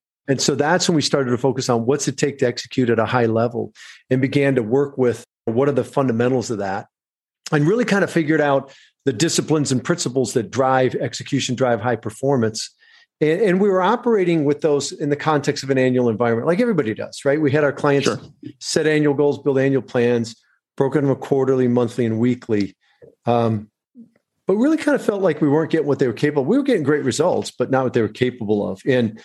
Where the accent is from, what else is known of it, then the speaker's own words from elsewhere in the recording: Michigan, United States; So I grew up in Michigan, very middle class, had an opportunity.